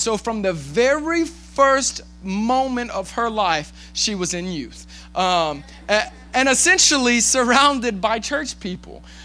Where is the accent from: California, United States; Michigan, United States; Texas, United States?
Texas, United States; Temple; born there; which, by the way, was only about 30 minutes from where I was born in Temple, Texas.